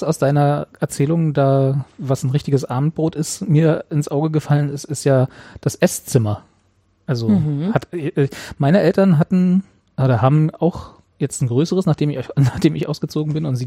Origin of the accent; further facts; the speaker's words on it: East Germany, Germany; also wir kommen ja alle aus dem Osten